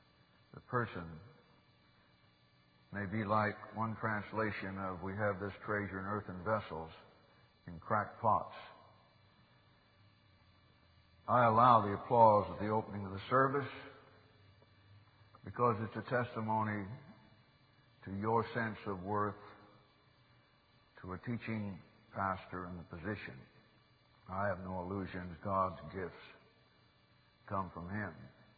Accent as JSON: {"language": "English", "town": "Oroville", "region": "California", "country": "United States", "tie": "born or raised there", "said": "Now, I grew up in Oroville, you know that. My dad pastored 30 years in Oroville."}